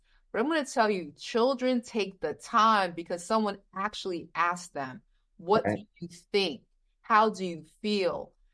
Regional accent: Brooklyn, New York, United States; and I came from Bedford-Stuyvesant, Brooklyn. If anybody's listening understands what that means, before the $1 million, $3 million brownstones.

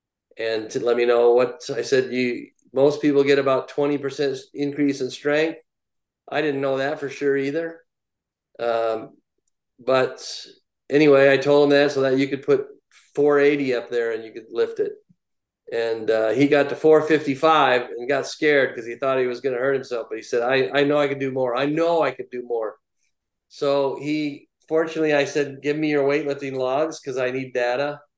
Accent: Traverse City, Michigan, United States; this guy who was a police chief, fire chief in my hometown of Traverse City.

